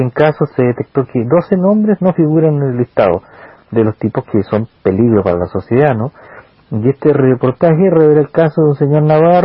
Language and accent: Spanish; Rancagua, O'Higgins, Chile; yo, como soy de Rancagua